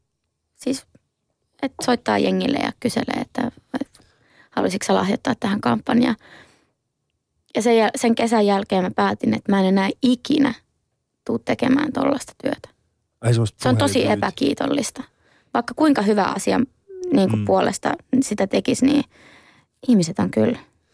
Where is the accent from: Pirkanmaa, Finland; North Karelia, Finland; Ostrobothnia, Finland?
North Karelia, Finland; Outokumpu; Mä oon siis Outokummusta kotossa.